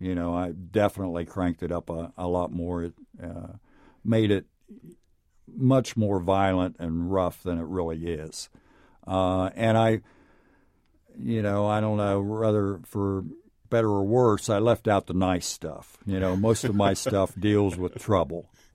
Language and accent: English; Knockemstiff, Ohio, United States; Yeah, I grew up in Knock 'em Stiff, and the name was just too good not to use.